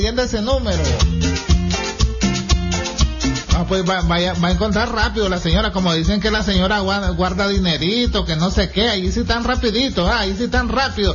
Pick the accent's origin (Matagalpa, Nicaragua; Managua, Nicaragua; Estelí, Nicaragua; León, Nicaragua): Matagalpa, Nicaragua; San Isidro; de San Isidro, Matagalpa.